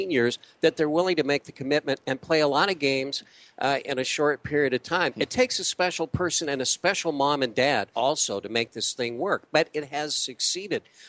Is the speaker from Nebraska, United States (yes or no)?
yes; Grand Island, Nebraska, United States; Now, I grew up in the Little League program here in Grand Island.